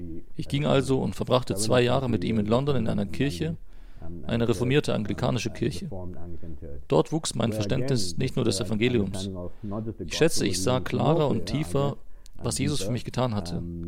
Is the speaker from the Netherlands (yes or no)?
no; India; German is a second language; ich als Inder reagieren musste